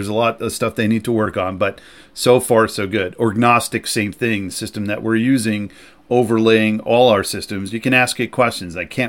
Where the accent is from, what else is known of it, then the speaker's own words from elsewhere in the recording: New York, United States; And also I'm a New Yorker and I have an opinion.